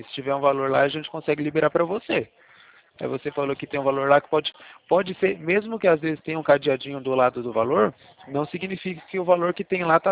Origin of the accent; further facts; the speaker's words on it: Atibaia, São Paulo, Brazil; Eu sou de Atibaia, interior de São Paulo.